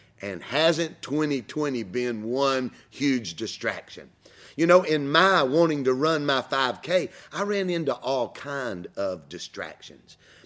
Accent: Alabama, United States; Greetings, IC Medan, from my home state here in the USA, Alabama.

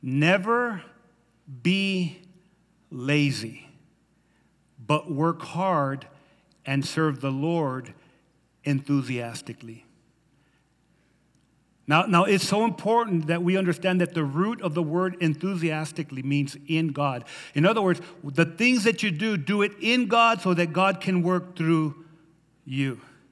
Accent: Silver City, New Mexico, United States; I remember being a kid coming from Silver City, right? From Highway 70, we come from Silver City, New Mexico

